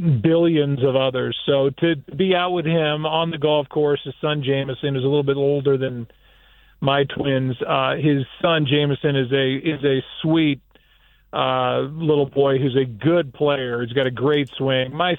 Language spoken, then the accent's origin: English; St. Louis, Missouri, United States; I'm a Midwesterner, and being here is – it's a good feeling. And being downtown, it's a different downtown than we have in St. Louis.